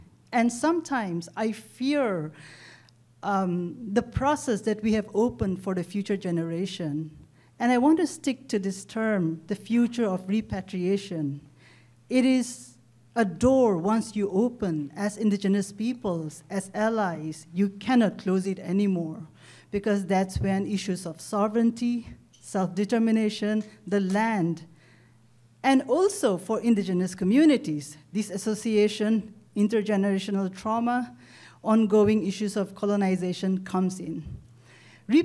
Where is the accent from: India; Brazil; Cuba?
India; I am a Naga and I come from the Eastern Himalayas.